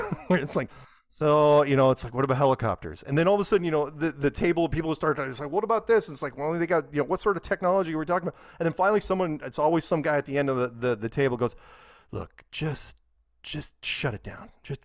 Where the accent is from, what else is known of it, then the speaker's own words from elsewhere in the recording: United States; was only because I'm from America, right?